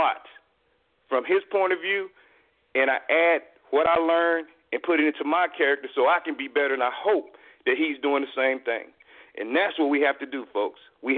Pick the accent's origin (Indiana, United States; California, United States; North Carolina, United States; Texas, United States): Texas, United States; Waco; now in Dallas, United States; growing up in Waco, Texas, that I would end up in Dallas